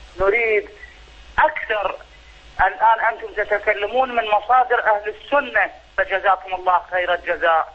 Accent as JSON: {"language": "Arabic", "country": "Iraq", "said": "أنا من العراق أسكن بغداد."}